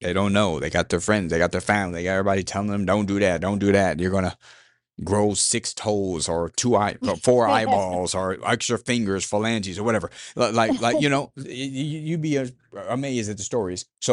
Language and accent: English; Las Vegas, Nevada, United States; I mean, come on, I'm from Vegas, born and raised.